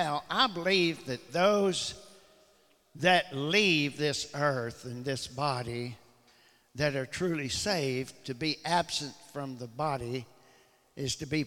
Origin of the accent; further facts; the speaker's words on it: Alderson, West Virginia, United States; I grew up on the Greenbrier River in Alderson. And I never appreciated that river so much as till I'm turning 74.